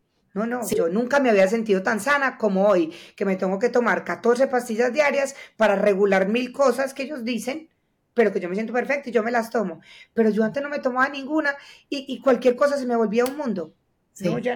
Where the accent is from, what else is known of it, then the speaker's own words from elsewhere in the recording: Medellín, Antioquia, Colombia; yo soy la octava, como buena familia paisa de Medellín, Colombia, que son de muchos hijos, y soy la menor, la última?